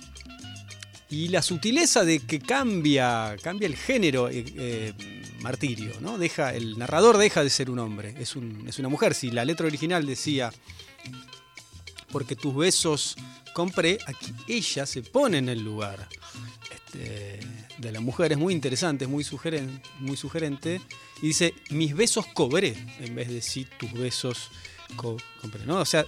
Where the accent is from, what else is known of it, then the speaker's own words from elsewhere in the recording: Argentina; a uno como argentino